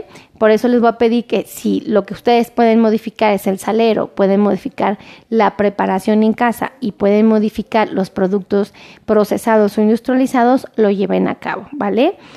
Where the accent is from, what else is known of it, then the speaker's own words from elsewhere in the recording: Mexico City, Mexico; Yo soy de aquí, de la Ciudad de México.